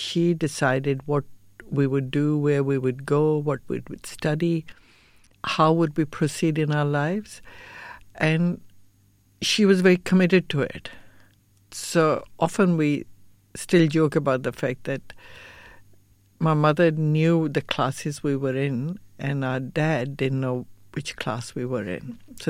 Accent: Pakistan; Growing up in Pakistan, because my father worked with military engineering service, we would be posted every 2 years somewhere.

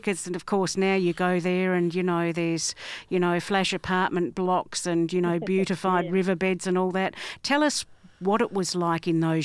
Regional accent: South Australia, Australia; moved away; I'm a Nunga from South Australia, but I've been over here for about 40 years

